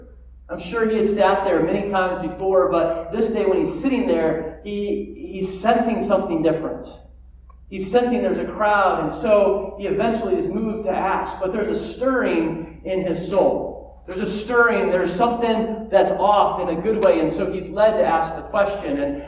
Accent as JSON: {"language": "English", "region": "California", "country": "United States", "tie": "born or raised there", "said": "because I grew up near Oceanside and I grew up near that space, and it was nothing like that when I grew up."}